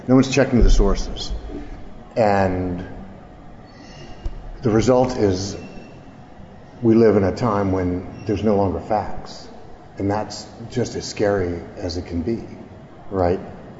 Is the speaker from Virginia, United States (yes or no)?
no; Memphis, Tennessee, United States; The first first African-American radio station in America began in Memphis, my hometown, and it was there because the new radio station went on the air and was failing.